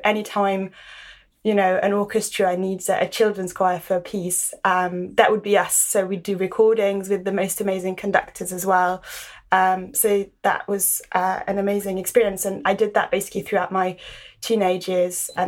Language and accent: English; Paris, Île-de-France, France; I grew up in Paris